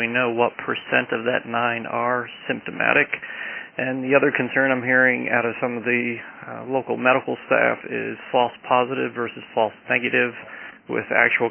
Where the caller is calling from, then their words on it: Cookeville, Tennessee, United States; from Cookeville.